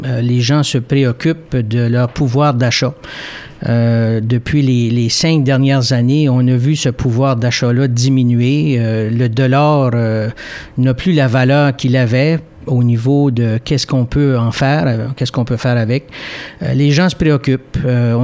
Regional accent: Edmundston, New Brunswick, Canada; de Saint-Hilaire, qui est maintenant le quartier Saint-Hilaire de la ville de Haut-Madawaska. J'ai passé toute ma vie dans ce coin-là, donc dans la région d'Edmundston, Haut-Madawaska.

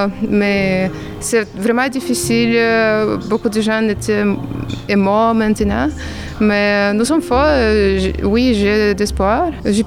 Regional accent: Ukraine; now in Canada; quand je rencontre l'autre gens, je dis « Oh oui, je suis ukrainienne »

